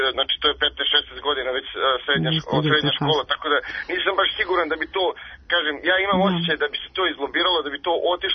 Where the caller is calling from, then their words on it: Subotica, Vojvodina, Serbia; ja sam isto zovem iz Subotice.